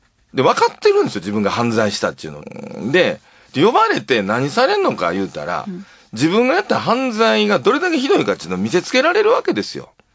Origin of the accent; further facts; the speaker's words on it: Hiroshima, Japan; しかも僕は広島出身なんだから、それを言える資格があるんだよ